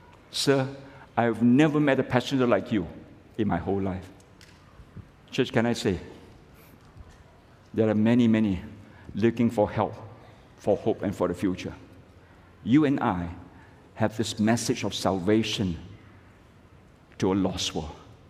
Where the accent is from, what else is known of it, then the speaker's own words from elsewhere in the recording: Malaysia; I'm a pastor from Malaysia.